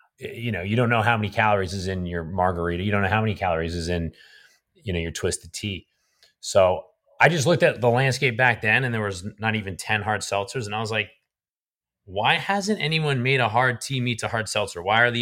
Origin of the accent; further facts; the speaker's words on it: New Hampshire, United States; but we also were drinking twisted tea because I'm from New Hampshire and I introduced it to everybody in the house.